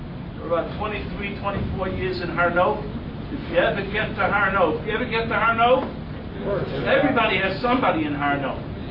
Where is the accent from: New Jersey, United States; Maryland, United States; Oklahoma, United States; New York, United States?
New York, United States; Williamsburg; now in Jerusalem, Israel; I'm a little boy from Williamsburg. I was born in Brooklyn.